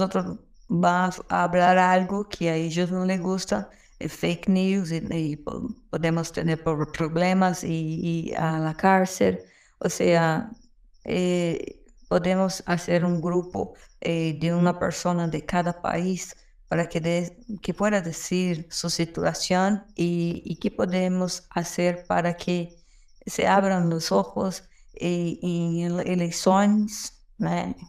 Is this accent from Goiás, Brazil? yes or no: no; São Paulo, Brazil; Soy de San Pablo.